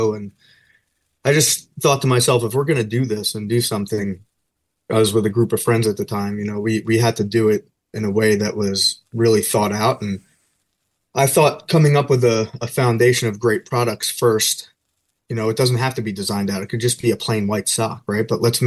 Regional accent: New Jersey, United States; also born or lived in Bronx, New York; I would say, so I'm from New York. I was born in the Bronx. I grew up in New Jersey as a kid and moved back here right after 9/11.

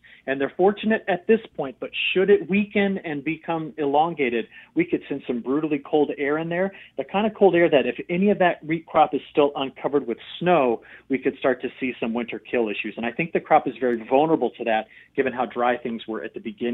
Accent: Illinois, United States; I calculated just here from my home state of Illinois

